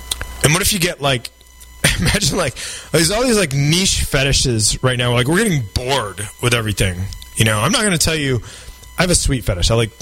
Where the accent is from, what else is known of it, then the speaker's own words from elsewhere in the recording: New York, United States; I'm like a redneck. I grew up in Central New York.